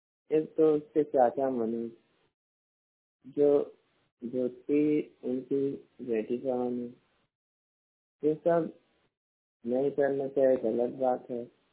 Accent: Aurangabad, Bihar, India; मैं blind person हूँ। मेरा जिला बिहार, बिहार राज्य जिला औरंगाबाद।

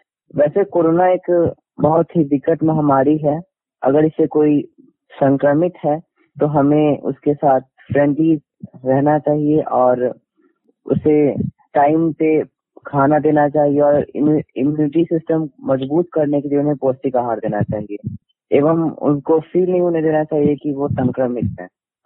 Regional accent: Kharika, Bihar, India; मैं सोनपुर प्रखंड के खरिका ग्राम का निवासी हूँ

